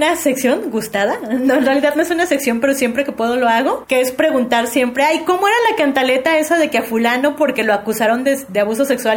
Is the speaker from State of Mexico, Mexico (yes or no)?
no; Mexico City, Mexico; Crecí en la Ciudad de México, yo nací en el 85, el año de los temblores